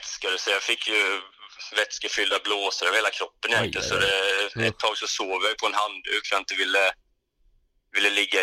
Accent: Nässjö, Jönköping County, Sweden; Jag kommer ihåg när jag kom från Nässjö in till Jönköping där

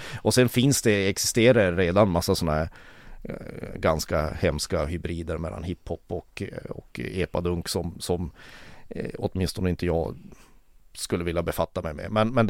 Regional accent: Kiruna, Norrbotten County, Sweden; Jag är född och uppvuxen i Kiruna.

